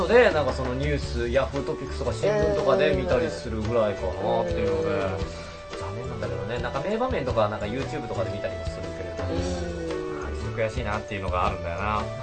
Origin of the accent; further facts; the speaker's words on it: Yamaguchi, Japan; そうそう、山口県出身でございます。服の町でございます。